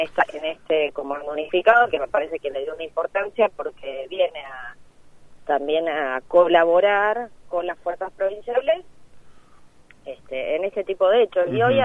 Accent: La Plata, Buenos Aires Province, Argentina; en mi caso, que siendo platense, tomé la decisión de que puedan actuar las fuerzas acá.

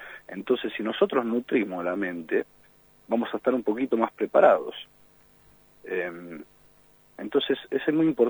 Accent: Argentina; somos hermanos los argentinos, somos todos familia porque somos argentinos

